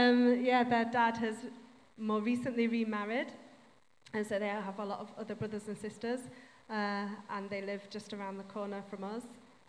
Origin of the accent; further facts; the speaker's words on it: Sheffield, Yorkshire and the Humber, United Kingdom; I am from Sheffield originally, so Yorkshire.